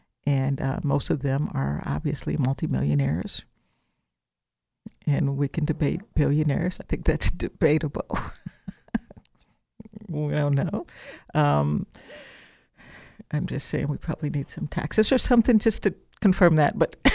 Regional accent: Midwest, United States; I grew up in the Midwest, so California, I don't know what you guys were learning in your history class.

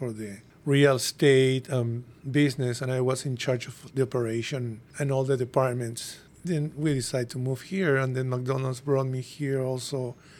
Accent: Lima, Peru; now in San Francisco, United States; Yes, Susie and I were from Peru. We are from Lima. Then we came here, and 5 years after, Natalia was born in San Francisco.

